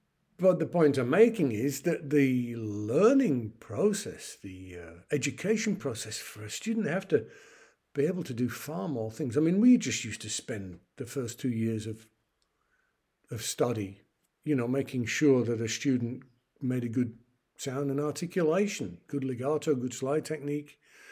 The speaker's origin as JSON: {"language": "English", "town": "York", "region": "Yorkshire and the Humber", "country": "United Kingdom", "said": "I come from a chocolate city. I come from York, home of Kit Kat"}